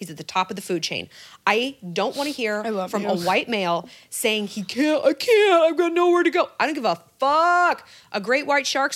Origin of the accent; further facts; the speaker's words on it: California, United States; I was in my hometown mall. I'm from Orange County.